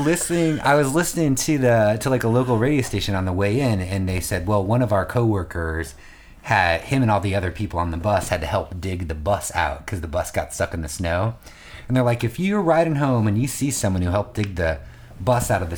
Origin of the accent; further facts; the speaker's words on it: Iowa, United States; Because when I grew up in Iowa, so I was super repressed.